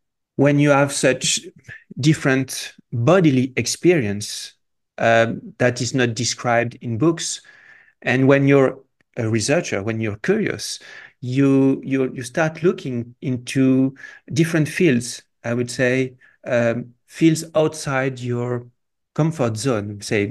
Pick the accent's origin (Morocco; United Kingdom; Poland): Morocco; I'm French and Peruvian, and I was born in Morocco. I grew up in Morocco, and as you know, I lived in the US